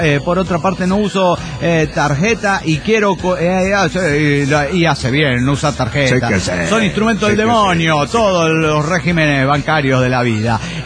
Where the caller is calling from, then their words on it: Cochabamba, Bolivia; de Cochabamba, Bolivia.